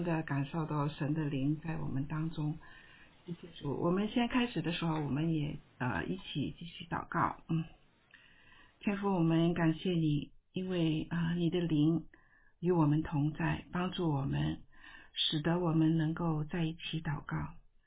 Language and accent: Chinese; Hong Kong; now in United States; 我是从香港来到美国这里